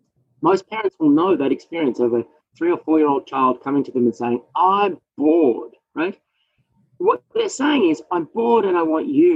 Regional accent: Australia; now in United States; as an Australian, one of the things that happens when you first come to the United States

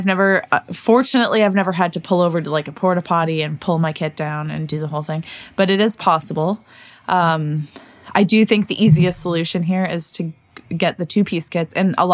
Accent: Edmonton, Alberta, Canada; I hate saying this because I'm from Edmonton

